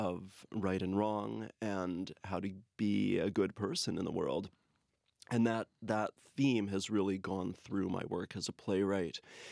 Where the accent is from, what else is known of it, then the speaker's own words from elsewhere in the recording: Winnipeg, Manitoba, Canada; I grew up here in Winnipeg in the Jewish community. My grandfather was a Holocaust survivor